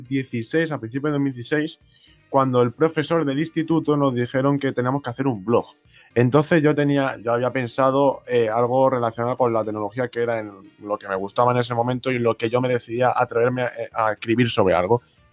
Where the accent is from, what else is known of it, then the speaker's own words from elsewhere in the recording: Madrid, Community of Madrid, Spain; yo soy de Madrid, de España